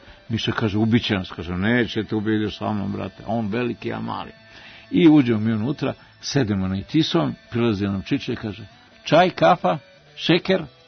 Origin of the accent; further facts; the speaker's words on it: Serbia; ja sam došao iz Srbije, ja sam novinar.